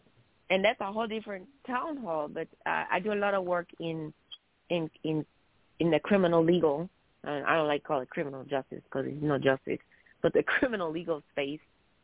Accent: Missouri, United States; I grew up in Missouri, as I think I've told you guys this before.

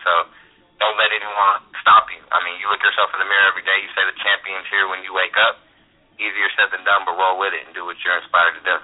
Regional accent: Oakland, California, United States; I'm from the Bay Area. I'm from Oakland.

